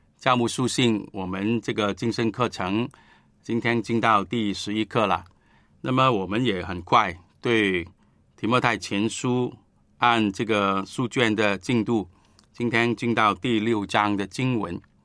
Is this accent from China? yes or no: yes; China; 我们中国人